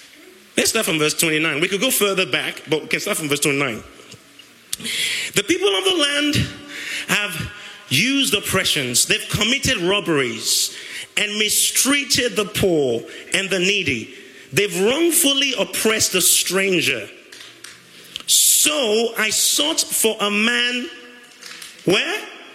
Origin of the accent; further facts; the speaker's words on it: United Kingdom; So everyone on the queue, because we're British, right?